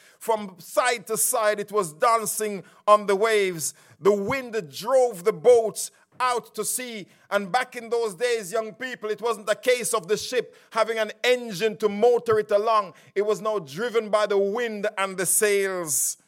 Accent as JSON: {"language": "English", "country": "Jamaica", "tie": "born or raised there", "said": "like I grew up in the Caribbean in beautiful Jamaica."}